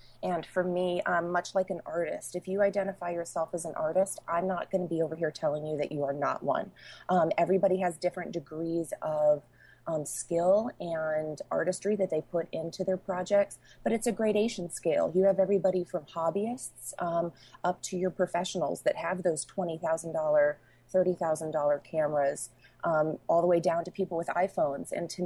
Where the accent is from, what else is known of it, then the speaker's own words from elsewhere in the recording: Louisville, Kentucky, United States; also born or lived in Los Angeles; So I grew up in Louisville, Kentucky, went to University of Louisville.